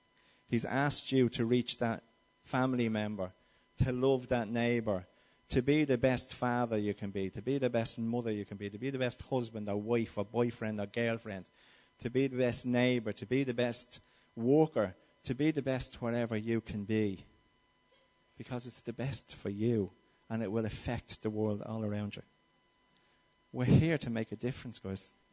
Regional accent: Crumlin, Leinster, Ireland; I'm from Crumlin, and I remember when my brothers used to have to use an aunt of mine's address in Kilmainham if they were going for a job, because you couldn't say you were from Crumlin.

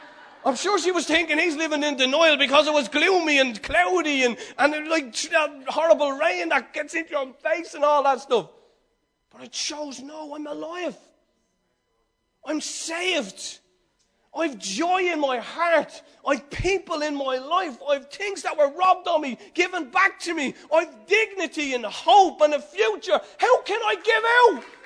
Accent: Dublin, Leinster, Ireland; I live in Ireland. I'm from Ireland. I'm from Dublin. I'm from this community.

